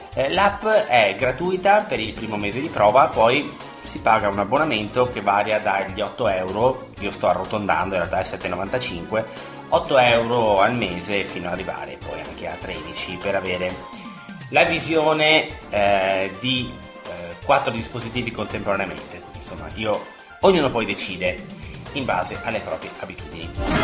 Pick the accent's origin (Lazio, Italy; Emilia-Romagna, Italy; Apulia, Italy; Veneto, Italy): Veneto, Italy; per me che sono veneto